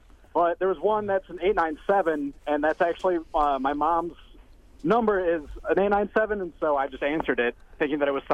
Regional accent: Marshfield, Wisconsin, United States; I'm from Marshfield, Wisconsin, and the area code 715.

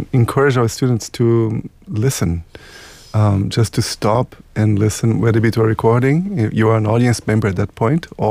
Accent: Brazil; I'm from Brazil

